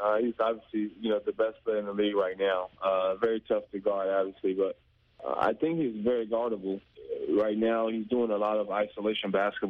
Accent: Cameroon; now in United States; I'm from Africa, especially Cameroon, but I feel like I'm a representation of Africa where I'm at.

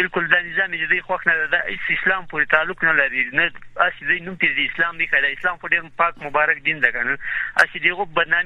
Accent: Paktia, Afghanistan

